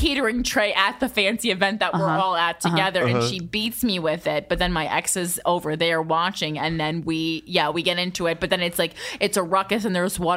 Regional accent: New Jersey, United States; I grew up in New Jersey.

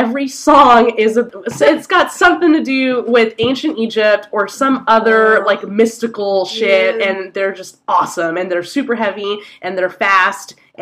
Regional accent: Lithuania; As I said, I'm from Lithuania

